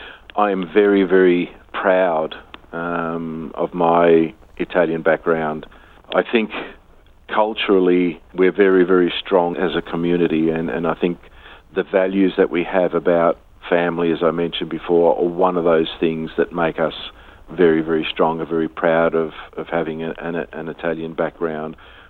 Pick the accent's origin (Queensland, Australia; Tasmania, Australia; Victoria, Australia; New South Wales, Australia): Victoria, Australia; Melbourne; passing on those values to us as children growing up in Melbourne